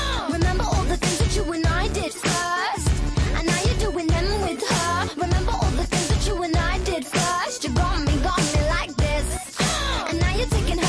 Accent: Switzerland; Secondo te perché io sono svizzero

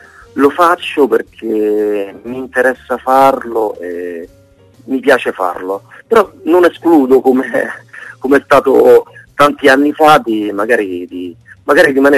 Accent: Rome, Lazio, Italy; romano, quindi diciamo io ho un curriculum abbastanza lungo in questo senso, perché ho 43 anni che sono romano

